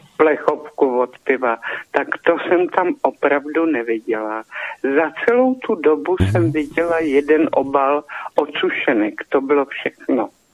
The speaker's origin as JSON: {"language": "Czech", "town": "Nejdek", "region": "Karlovy Vary Region", "country": "Czechia", "said": "A vždycky padne, z kterého kouta republiky jste, a když jsem řekla, že z Nejtku"}